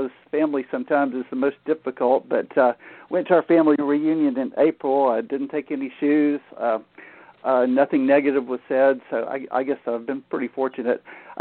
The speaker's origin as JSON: {"language": "English", "town": "Tallahassee", "region": "Florida", "country": "United States", "tie": "born or raised there", "said": "Actually, Tallahassee, Florida, which is my hometown. And I grew up here, and we have a family farm."}